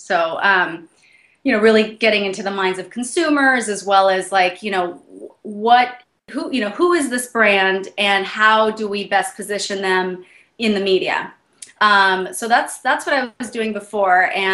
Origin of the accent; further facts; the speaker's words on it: San Francisco, California, United States; I'm originally from San Francisco.